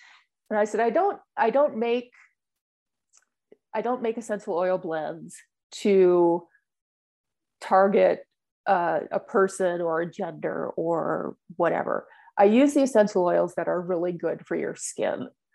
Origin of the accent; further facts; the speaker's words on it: Minnesota, United States; also born or lived in Florida / Texas; I'm originally from Minnesota. I love Minnesota, but I've gotten to a certain age where I don't appreciate the Minnesota winter any longer.